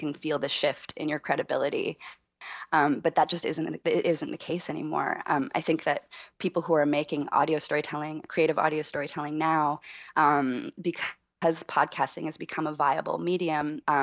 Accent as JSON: {"language": "English", "country": "Canada", "said": "I'm from Canada"}